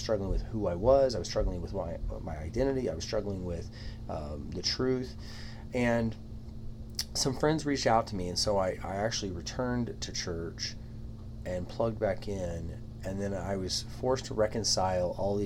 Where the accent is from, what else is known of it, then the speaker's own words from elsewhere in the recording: Wichita, Kansas, United States; So I was raised in the church, and as a child, I went through some courses. I grew up in First Baptist Church in downtown Wichita, Kansas.